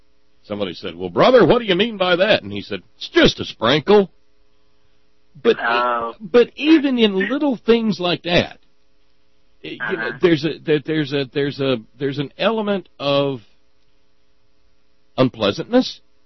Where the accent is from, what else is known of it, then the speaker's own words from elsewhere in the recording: Alabama, United States; I've remarked on the program in the past that, and I grew up in Alabama, that it was almost as though there was a competition among the various sects in my community